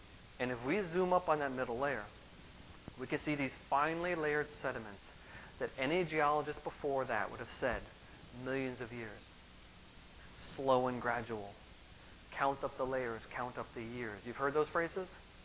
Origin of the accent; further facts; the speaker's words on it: New York, United States; I grew up on Long Island. I lived in a beach town.